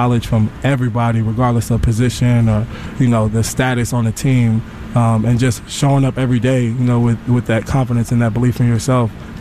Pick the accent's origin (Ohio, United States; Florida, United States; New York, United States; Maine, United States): Florida, United States; Tampa; I'm from Tampa